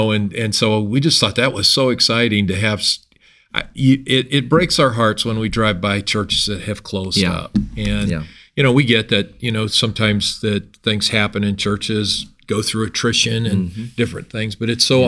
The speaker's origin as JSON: {"language": "English", "region": "Ohio", "country": "United States", "said": "I'm from Ohio, so I'm an Ohio State fan."}